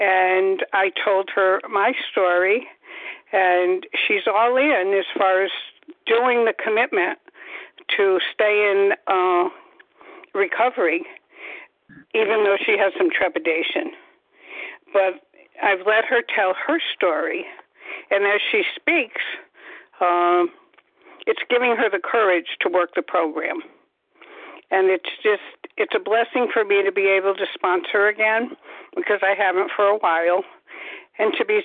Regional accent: Connecticut, United States; I'm from Connecticut, a compulsive overeater.

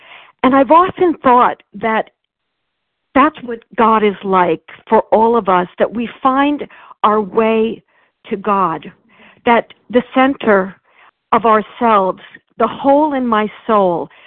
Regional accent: New York, United States; now in Texas, United States; And in Texas right this moment, but I am from New York.

